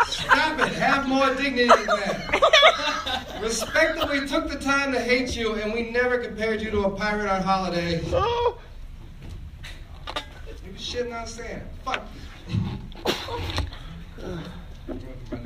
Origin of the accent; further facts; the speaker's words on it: England, United Kingdom; I'm English, and I fuck the Irish.